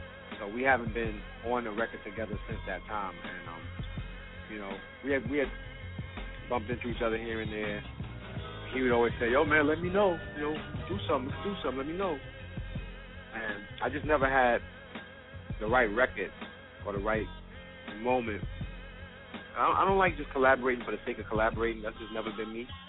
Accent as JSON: {"language": "English", "town": "Brooklyn", "region": "New York", "country": "United States", "tie": "born or raised there", "said": "kind of make it a story about my childhood growing up in Brooklyn, New York, 12 years old, and how I got into hip-hop"}